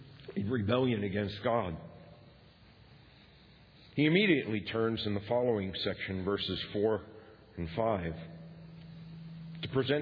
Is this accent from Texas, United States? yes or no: no; Bronx, New York, United States; I'm from the Bronx. Come on, me and you.